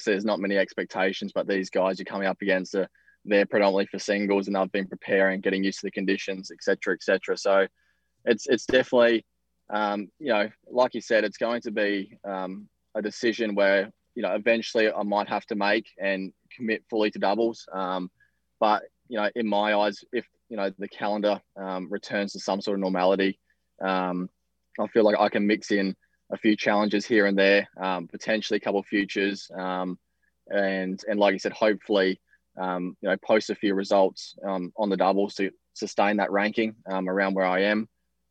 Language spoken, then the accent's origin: English; Australia; being Aussie as well, you know, a lot of plane tickets and accommodation and whatnot, and to bring coaches away.